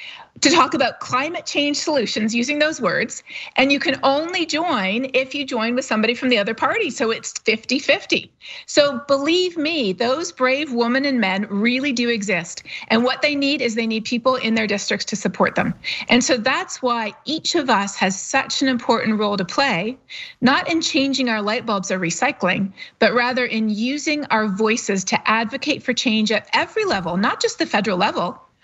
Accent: Canada; I'm not a US citizen, to be totally honest. I'm Canadian and we have a price on carbon.

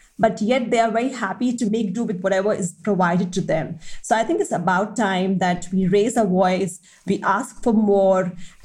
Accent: Delhi, India; I come from Delhi and I have seen the disparity firsthand.

